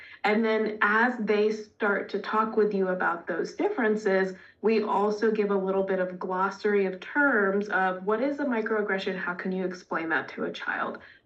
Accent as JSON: {"language": "English", "region": "Washington, D.C. area", "country": "United States", "tie": "born or raised there", "also_born_or_lived": "India", "said": "For me being Indian, so I grew up outside of the DC area, which is a pretty diverse area, racially and culturally, not so much socioeconomically."}